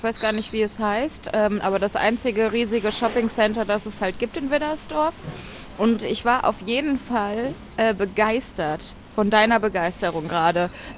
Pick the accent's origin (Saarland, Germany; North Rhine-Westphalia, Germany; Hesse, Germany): North Rhine-Westphalia, Germany; Bonn; Ich komme ja aus Bonn